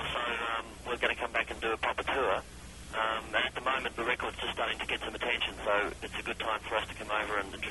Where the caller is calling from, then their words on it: Los Angeles, California, United States; I'm ringing you from